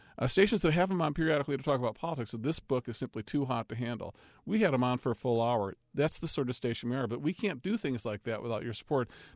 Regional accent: Urbana, Illinois, United States; Urbana, beautiful Urbana, my hometown.

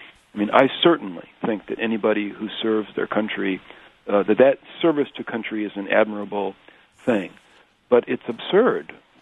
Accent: Indiana, United States; also born or lived in Illinois; I was born in Illinois, grew up in Indiana, went to high school in a little Benedictine boarding school in Peru, Illinois

